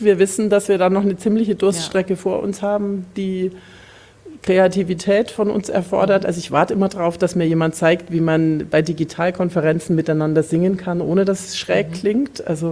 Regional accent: Bavaria, Germany; also born or lived in Westphalia; now in Kassel, Germany; Ich komme ja nicht aus Kurhessen-Waldeck. Ich bin in Bayern aufgewachsen und habe die letzten Jahre in Westfalen gelebt und lebe tatsächlich erst seit 8. März in Kassel.

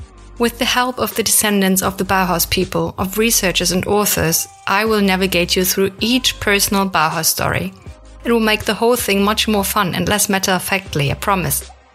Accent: Germany; first language German; English is a second language; And yes, my mother tongue is not English, I'm German.

